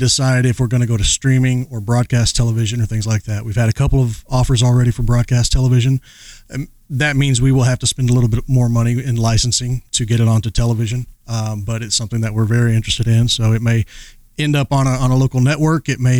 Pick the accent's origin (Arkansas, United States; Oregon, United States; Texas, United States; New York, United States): Texas, United States; now in Nashville, United States; Yes, I'm originally from Texas. I'm a born and bred Texan, and then made it up to Nashville for songwriting.